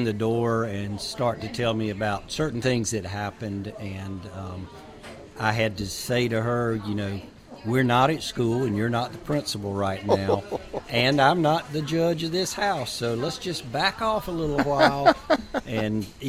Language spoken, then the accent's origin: English; Rock Hill, South Carolina, United States; I'm from Rock Hill, born, raised here, Northwestern High School, Furman University, then USC School of Law